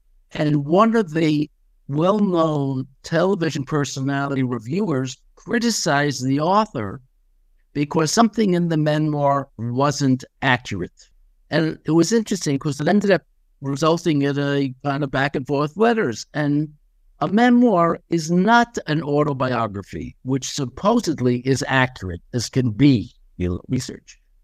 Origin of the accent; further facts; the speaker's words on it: New York, United States; also born or lived in Scotland; So you have to understand, I grew up in New York, in an environment where when you went to school, you want to be noticed, right?